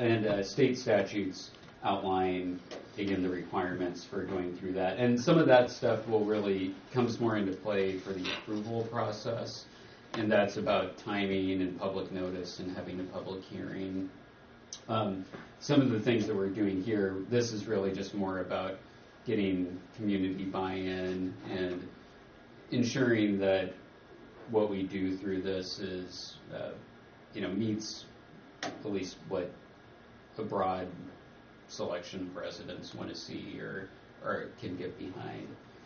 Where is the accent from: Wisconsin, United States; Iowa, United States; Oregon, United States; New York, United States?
Iowa, United States; I'm not, I grew up in Iowa, so I'm not from here.